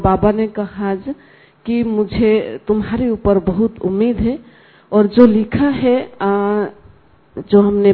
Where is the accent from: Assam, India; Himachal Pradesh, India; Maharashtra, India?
Assam, India; Tezpur; मैं तेजपुर आसाम से हूँ।